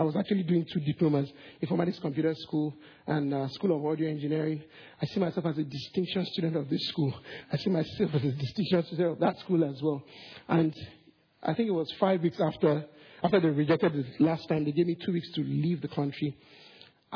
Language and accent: English; Nigeria; So it just looked, in a way, suspicious that I was applying for a visa as a boy, as a Nigerian.